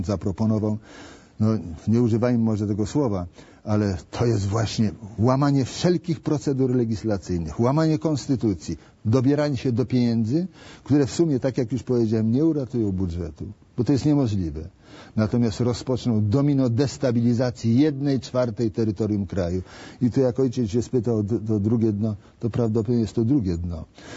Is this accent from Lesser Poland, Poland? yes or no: no; Warsaw, Masovian Voivodeship, Poland; Ja jestem no warszawiakiem, wcielonym troszeczkę, mieszkałem pod Warszawą, tam się moi rodzice urodzili, a teraz Stara Miłosna jest w Warszawie.